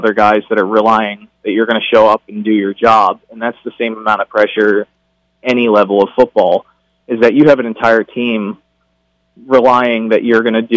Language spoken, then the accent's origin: English; Philadelphia, Pennsylvania, United States; You know, I spoke with one individual with the Philadelphia Eagles, you know, my hometown team.